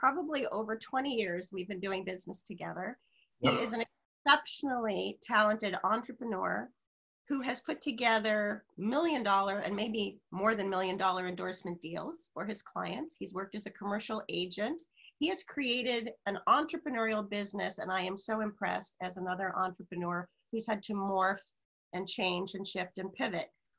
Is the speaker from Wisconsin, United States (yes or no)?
yes; Madison, Wisconsin, United States; you went to school in Madison, Wisconsin, and I grew up in Madison, Wisconsin.